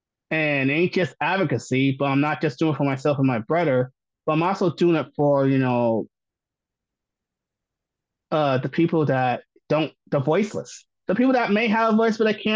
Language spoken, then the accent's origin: English; Iowa, United States; And I think Vermont has done a lot better than my home state of Iowa has ever would have done.